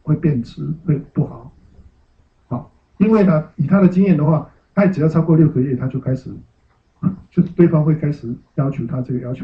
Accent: Taiwan; accent: Taiwanese Mandarin; 我台湾国语我就台湾国语嘛，我怎么变我还是台湾国语嘛？

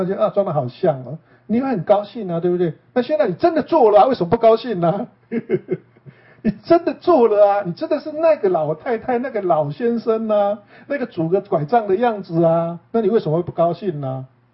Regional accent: Taiwan; now in United States; 因为我是成长在台湾的乡间嘛

